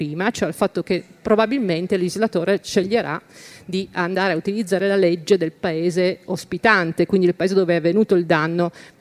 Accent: Genoa, Liguria, Italy; Io sono di Genova, peraltro ha sede anche a Genova.

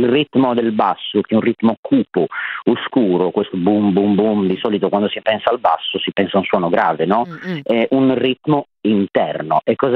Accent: Apulia, Italy; io sono pugliese

